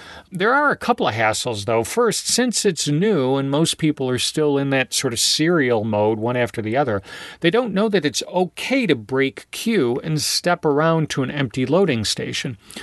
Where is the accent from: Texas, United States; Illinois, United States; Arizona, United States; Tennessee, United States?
Tennessee, United States; Memphis; I found it more common in the South, especially when I was growing up in Memphis.